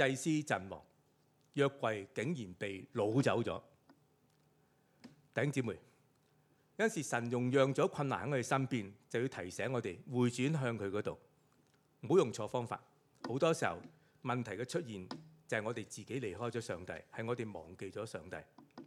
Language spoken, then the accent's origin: Cantonese; Hong Kong; 宏福苑大火固然令到我哋香港人好心傷